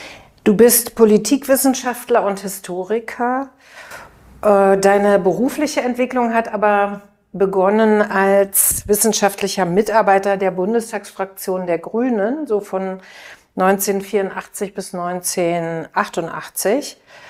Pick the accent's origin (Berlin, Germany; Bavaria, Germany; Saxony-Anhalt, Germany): Berlin, Germany; ich bin ja hier in Berlin aufgewachsen, als Jüdin in einer nicht-jüdischen Umwelt